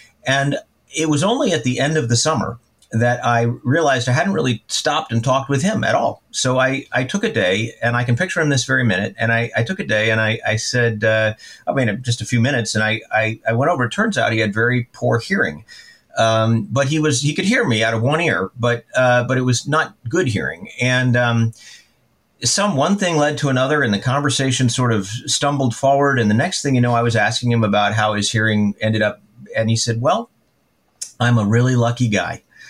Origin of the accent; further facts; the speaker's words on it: Maine, United States; Of course, I grew up in Maine, and this was in coastal Maine.